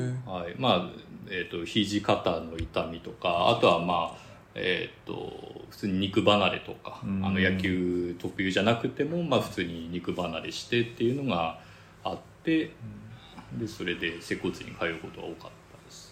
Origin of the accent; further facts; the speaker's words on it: Iwate, Japan; moved away as an adult; now in Tokyo, Japan; 岩手出身です、うん、はい。で、専門学校入るのに上京して、うん、でそのままこちらで、仕事をしてます。